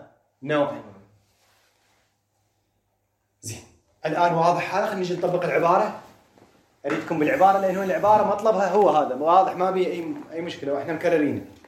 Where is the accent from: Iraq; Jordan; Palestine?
Iraq; بعوضة عندنا بالعراق يسمونه بقى